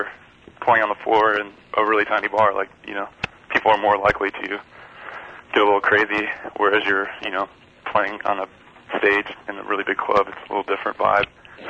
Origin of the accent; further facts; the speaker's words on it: Illinois, United States; Yeah, I'm from Central Illinois, so.